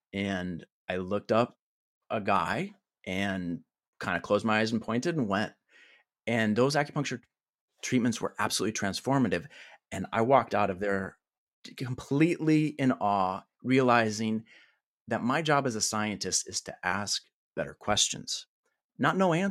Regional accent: Colorado, United States; also born or lived in Chicago; I'm from Chicago originally, and ended up in a rural town in Western Colorado.

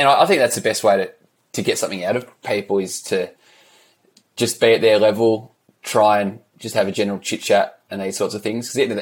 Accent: Geelong, Victoria, Australia; Born and bred in Geelong.

